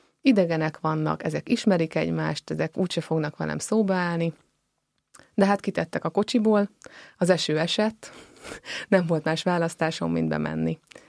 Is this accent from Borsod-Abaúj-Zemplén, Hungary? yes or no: no; Nagyoroszi, Nógrád, Hungary; born or raised there